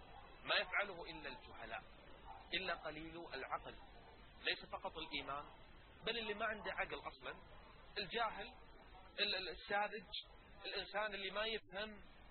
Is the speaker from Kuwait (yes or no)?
yes; Kuwait; إن السحر اللي قاعد يشم عندنا بالكويت ودول الخليج شيء عدد مو طبيعي